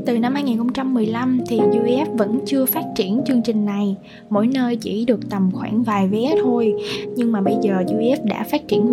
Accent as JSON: {"language": "Vietnamese", "town": "Da Lat", "region": "Lâm Đồng", "country": "Vietnam", "tie": "born or raised there", "lives_now": "Bien Hoa, Vietnam", "said": "sinh ra và lớn lên ở Đà Lạt, nhưng mà lại chuyển đến sống ở Biên Hòa bởi vì mục đích công việc của gia đình."}